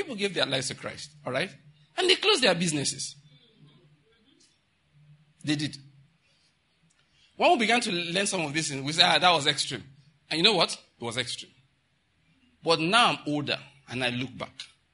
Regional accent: Ondo, Nigeria; I grew up in Ondo State

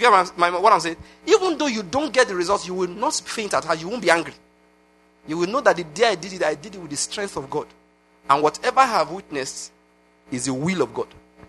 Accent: Lagos, Nigeria; I came from Lagos.

